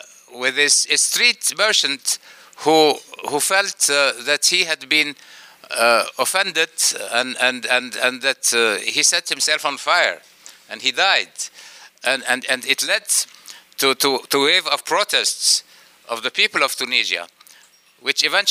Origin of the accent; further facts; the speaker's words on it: Egypt; not because I come from Egypt and understand well the problem